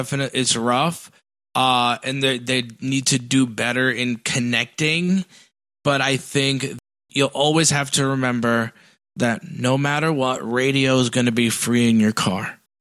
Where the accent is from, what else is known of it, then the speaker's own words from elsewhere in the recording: Paterson, New Jersey, United States; I grew up in New Jersey, in Paterson, New Jersey. It was a really decent-sized city, full of a lot of culture.